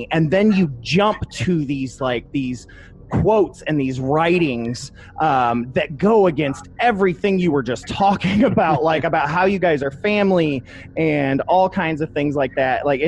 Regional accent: Toledo, Ohio, United States; Yeah, I'm from Toledo, Ohio. And so, my uncle went to the University of Michigan

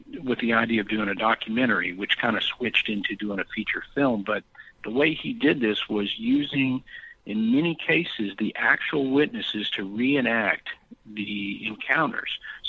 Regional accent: Texas, United States; because I'm from Texas, and prior to that, obviously the Loch Ness Monster is very far away.

